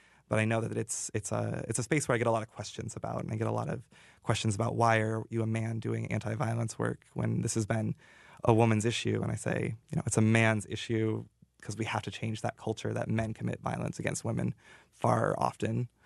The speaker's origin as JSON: {"language": "English", "region": "Montana", "country": "United States", "tie": "born or raised there", "said": "Yeah, so I mean, I grew up in Montana, so big cowboy culture there."}